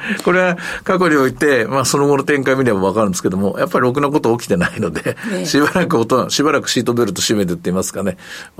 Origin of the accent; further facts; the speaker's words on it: Osaka, Japan; 私は大阪出身ですけど